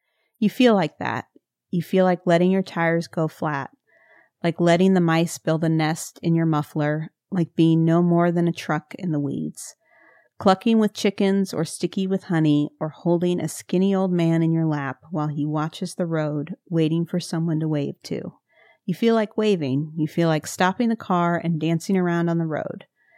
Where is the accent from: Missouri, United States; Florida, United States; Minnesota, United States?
Missouri, United States; I mean, I'm from Missouri. You know, I don't have a lot to stand on. Like, I'm from another state that people probably don't know a lot about.